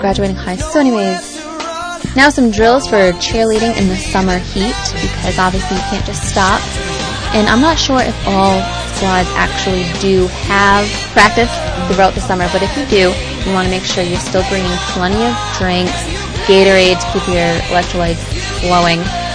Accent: Rhode Island, United States; I'm from Rhode Island.

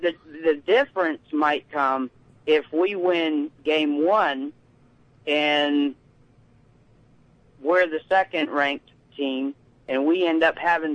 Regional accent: Philadelphia, Pennsylvania, United States; from Philly.

